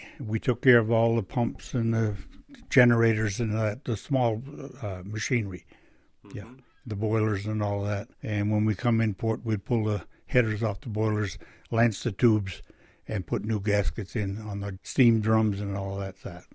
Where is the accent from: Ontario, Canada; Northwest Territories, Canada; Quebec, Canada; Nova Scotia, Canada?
Nova Scotia, Canada; We dealt with snow 6 months of the year. Cold weather, 40 below zero at times.